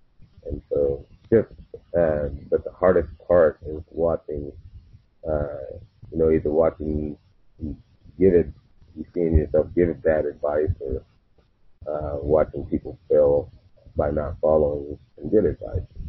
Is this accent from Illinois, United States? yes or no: yes; Mount Vernon, Illinois, United States; also born or lived in Panama / Japan / South Carolina / Germany; I was born in Panama, and then I went to Illinois. I started elementary school in Japan. Went through grade school in South Carolina, and then finished up grade middle school in Germany. Went to high school in Mount Vernon, Illinois, St. Louis area.